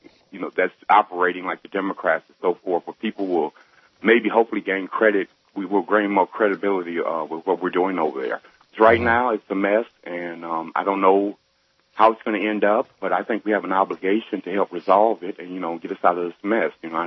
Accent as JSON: {"language": "English", "town": "Sacramento", "region": "California", "country": "United States", "said": "You know, I'm formerly from Sacramento."}